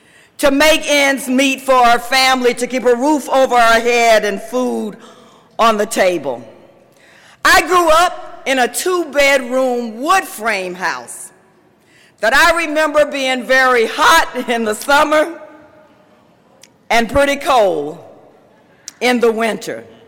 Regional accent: Jacksonville, Florida, United States; I grew up in Jacksonville, Florida. I've been in Florida all of my life, and in Duval County in the house.

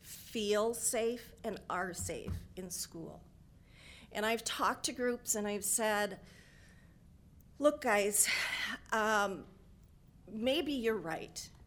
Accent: Minnesota, United States; I always tell them, because I'm from Minnesota, I tell a child

